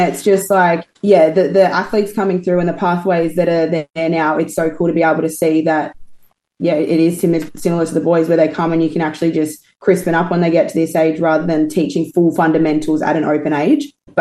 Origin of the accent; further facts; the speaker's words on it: Gold Coast, Queensland, Australia; and I grew up on the Gold Coast, which is like very much surfy. It's very much your typical, you know, Aussie stereotype.